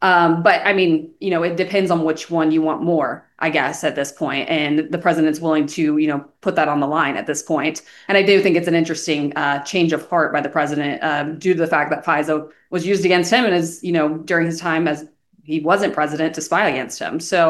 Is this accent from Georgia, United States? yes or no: yes; Georgia, United States; Oh, yes, my home state.